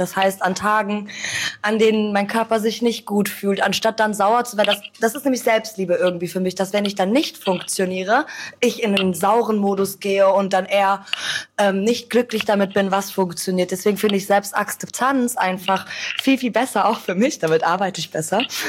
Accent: Gelsenkirchen, North Rhine-Westphalia, Germany; Du musst dir vorstellen, ich komme aus Gelsenkirchen.

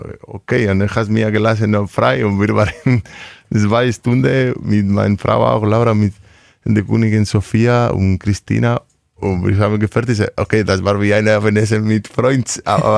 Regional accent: La Rioja, Spain; German is a second language; Ja, ich komme aus der Region, ich komme aus Rioja.

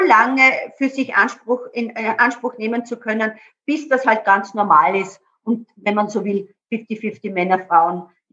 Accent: Burgenland, Austria; ich komme ja auch aus dem Burgenland

